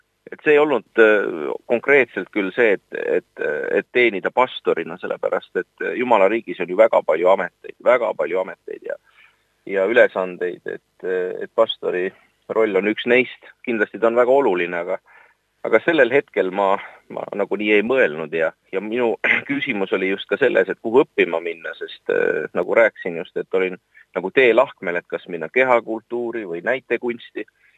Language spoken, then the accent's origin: Estonian; Vatla, Lääne County, Estonia; kui ma olen ju pärit Lääne-Eestist Vatla külast